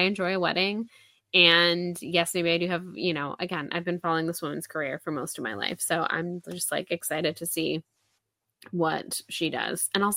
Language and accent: English; United States; which may I just say that as an American, sorry, it's unfortunate most of the time.